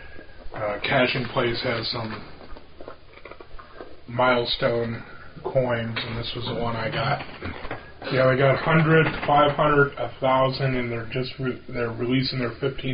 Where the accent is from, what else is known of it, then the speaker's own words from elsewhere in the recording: Dodge City, Kansas, United States; born there; I was born in Dodge City, Kansas. Another torture item as a kid, being a resident of Dodge City for the first 9 months of my life.